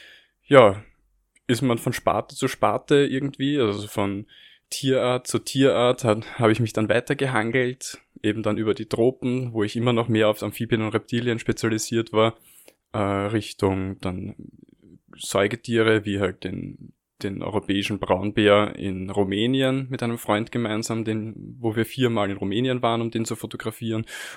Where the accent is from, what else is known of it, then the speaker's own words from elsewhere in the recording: Lower Austria, Austria; Ich komme aus der Nähe von Wien, genauer gesagt 50 Kilometer südlich von Wien. Ich habe Zoologie an der Uni Wien studiert